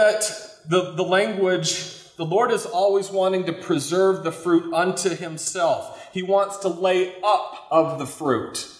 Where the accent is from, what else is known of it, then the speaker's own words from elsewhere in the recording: Orem, Utah, United States; I remembered that I grew up in Orem … were fruit farmers.